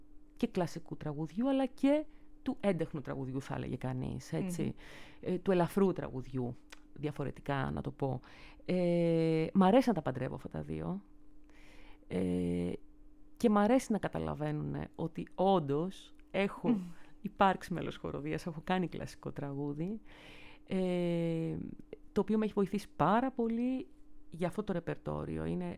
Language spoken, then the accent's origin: Greek; Larissa, Thessaly, Greece; τραγουδούσα σε χοροδία στη Λάρισα, σολιστικά κάποια πράγματα στην πόλη μου